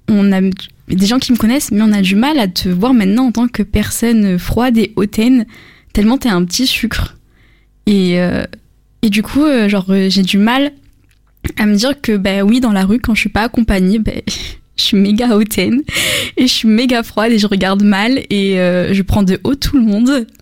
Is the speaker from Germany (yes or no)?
no; Cannes, Provence-Alpes-Côte d'Azur, France; now in Marseille, France; j'ai grandi à Cannes, été élevée à Cannes. Et quand tu viens à Marseille, il y a quand même un petit choc.